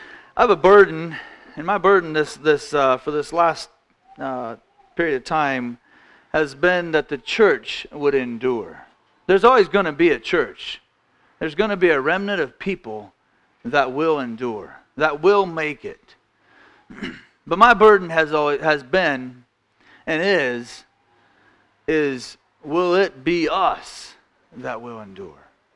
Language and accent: English; Indiana, United States; I'm from Indiana. I live 6 miles from the Ohio line, but I'm hours from here.